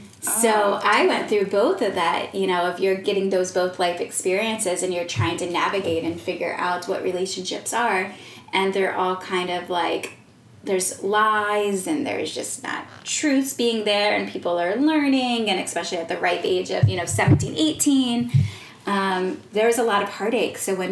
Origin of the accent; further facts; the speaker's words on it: Bowie, Maryland, United States; also born or lived in New York; now in Los Angeles, United States; So I grew up in a town called Bowie